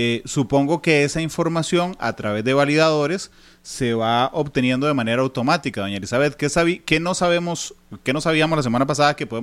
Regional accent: Cartago, Costa Rica; usted sabe que yo soy de Cartago, creo que usted también es de Cartago.

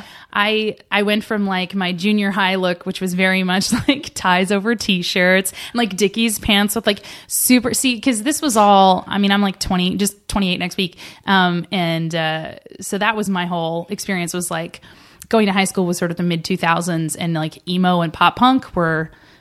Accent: Canada; because I'm from Canada

